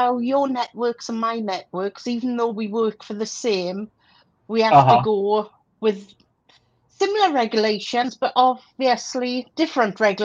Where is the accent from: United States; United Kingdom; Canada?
United Kingdom; Wales; now in England, United Kingdom; I am Welsh, but I moved to England about 25 years ago, so I now live just outside London.